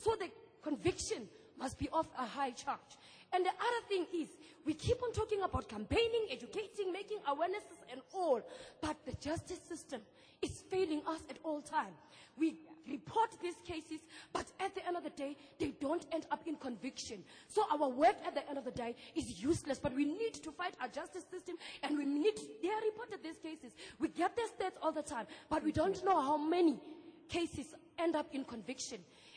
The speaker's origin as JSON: {"language": "English", "country": "South Africa", "said": "I'm from South Africa."}